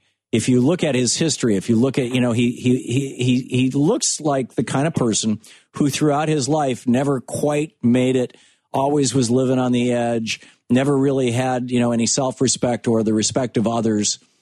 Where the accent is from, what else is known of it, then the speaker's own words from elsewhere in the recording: Lansing, Michigan, United States; When I grew up in Lansing, Michigan, back in the 50s and 60s, most of my friends' parents worked at Oldsmobile